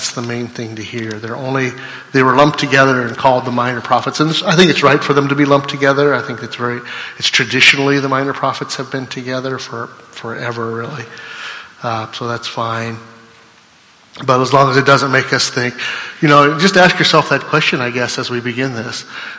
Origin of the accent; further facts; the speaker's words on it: Iowa, United States; but we're from Iowa.